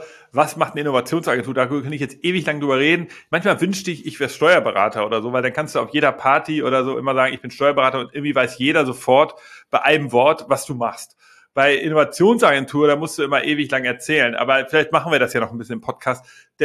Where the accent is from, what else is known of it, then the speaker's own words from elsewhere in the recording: Hamburg, Germany; ich bin ja echter Hamburger und bin sozialisiert mit dem HSV